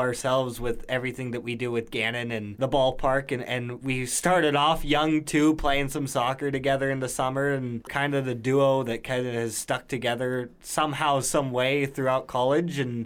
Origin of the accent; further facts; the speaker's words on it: Erie, Pennsylvania, United States; And, you know, I'm also from Erie. You know, I graduated from Cathedral Prep